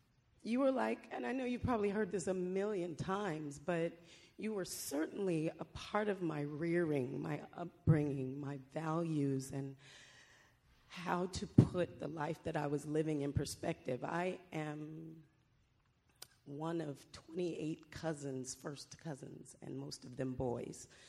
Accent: New Brunswick, New Jersey, United States; I am 46 years old. I am from New Brunswick, New Jersey.

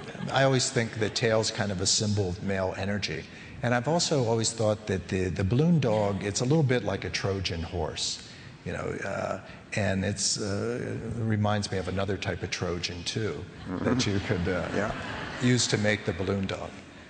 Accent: Pennsylvania, United States; Where I grew up in Pennsylvania, you know, different times of the year, people really enjoy celebrating the holidays.

